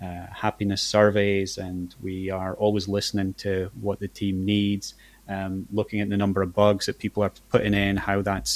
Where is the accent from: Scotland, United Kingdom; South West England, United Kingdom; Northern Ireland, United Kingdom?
Scotland, United Kingdom; being Scottish, it's pretty easy for me to go and be quite pointed about what's up